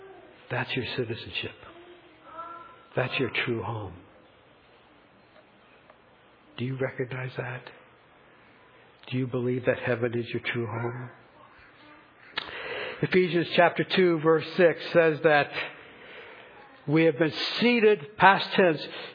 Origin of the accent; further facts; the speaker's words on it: United States; I was always conscious of the fact that I'm an American.